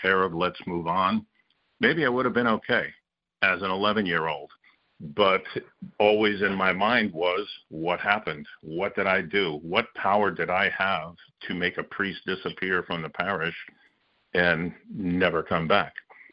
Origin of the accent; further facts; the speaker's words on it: Bayonne, New Jersey, United States; I went to a Catholic grammar school growing up in Bayonne, New Jersey.